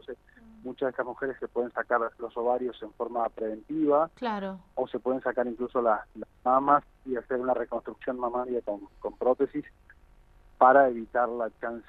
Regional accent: Argentina; la mezcla que somos los argentinos, y en nuestra zona especialmente, con los pueblos originarios y demás

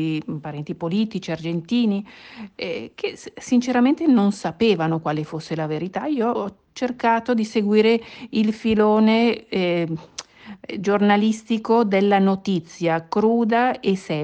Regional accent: Bergamo, Lombardy, Italy; Io sono originaria di Bergamo e lì vive tutta la mia famiglia e i miei amici.

